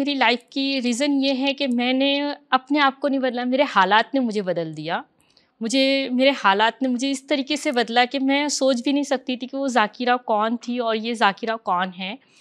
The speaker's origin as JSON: {"language": "Hindi", "town": "Mumbai", "region": "Maharashtra", "country": "India", "tie": "born or raised there", "said": "मेरी पैदाइश बॉम्बे मलाड में हुई और मैं बचपन मेरा बॉम्बे में ही पली बड़ी हमेशा, और पढ़ाई भी बॉम्बे में ही किया।"}